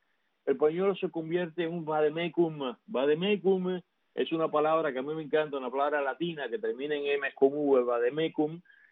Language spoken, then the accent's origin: Spanish; Cuba; moved away; Ese día que yo vine de Cuba